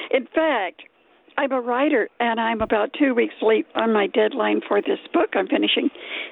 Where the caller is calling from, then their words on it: Topeka, Kansas, United States; I'm calling from Topeka.